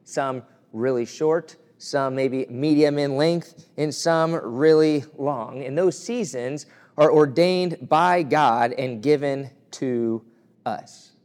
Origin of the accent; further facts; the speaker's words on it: Kentucky, United States; Growing up in Kentucky, I took for granted that we had all four seasons in its fullest form.